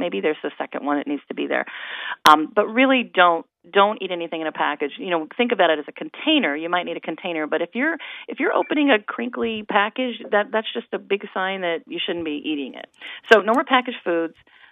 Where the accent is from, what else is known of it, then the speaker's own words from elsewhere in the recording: Ohio, United States; I grew up in Ohio, so I love Ohio.